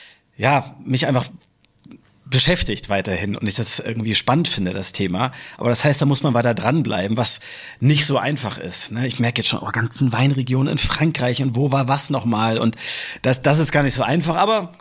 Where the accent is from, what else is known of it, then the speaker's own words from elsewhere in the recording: Hamburg, Germany; Ich bin hier in Hamburg geboren und aufgewachsen.